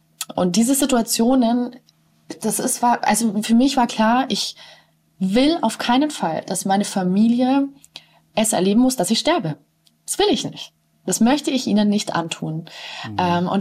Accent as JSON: {"language": "German", "town": "Nuremberg", "region": "Bavaria", "country": "Germany", "said": "Ich komme aus Nürnberg und muss wieder zurückfahren."}